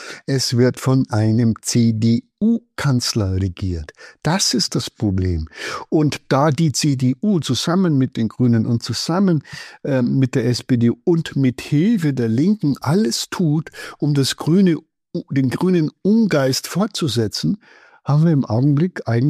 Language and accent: German; Bavaria, Germany; Jetzt komme ich aus dem Berchtesgadener Land